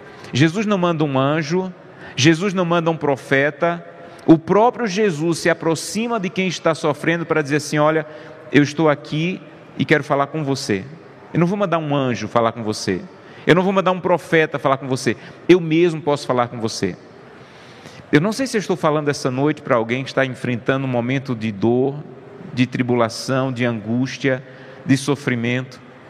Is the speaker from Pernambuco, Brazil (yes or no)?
yes; Pesqueira, Pernambuco, Brazil; eu sou do interior de Pernambuco e lá na cidade pesqueira, eu sou natural dessa cidade